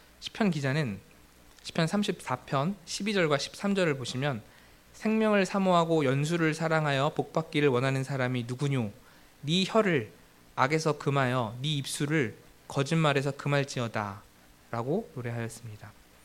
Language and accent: Korean; Ganghwa, Incheon, South Korea; 저는 이제 어렸을 때 강화도에서 살았기 때문에 사실 말의 입에 재갈을 물리는 것보다 이제 소의 코에 그걸 뭐라고 표현하는지 모르겠지만 코걸이를 꿰서 이제 그걸 가지고 이렇게 통제하는 그런 모습이 조금 더 이렇게 생생하고 익숙한 것 같습니다.